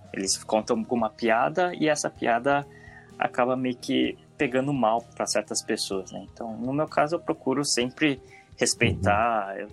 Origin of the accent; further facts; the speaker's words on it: Brazil; now in Japan; Sim, desde quando eu cheguei aqui no Japão. A gente vem do Brasil, né? De uma cultura muito diferente daqui.